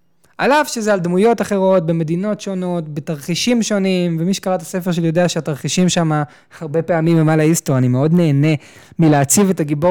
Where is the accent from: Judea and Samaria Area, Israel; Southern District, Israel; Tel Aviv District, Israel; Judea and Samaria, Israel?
Tel Aviv District, Israel; Tel Aviv; גדלתי בתל אביב, גרנו בקומה שישית, והיה לי נוף יפהפה לעיר. גרנו בצפון העיר, וההורים עד היום גרים שם